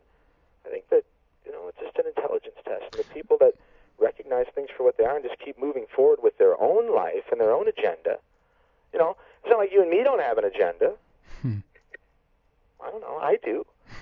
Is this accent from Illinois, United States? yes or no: yes; Chicago, Illinois, United States; I grew up in Chicago, the Chicago area in Illinois. A son, the only son in a family of five, my mom, dad, two sisters, sort of middle class, white bread America, you know.